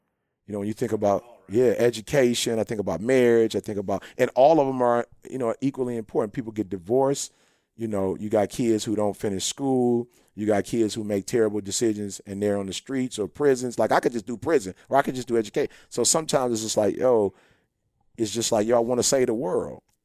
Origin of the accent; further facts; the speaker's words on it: Chicago, Illinois, United States; We're originally from Chicago.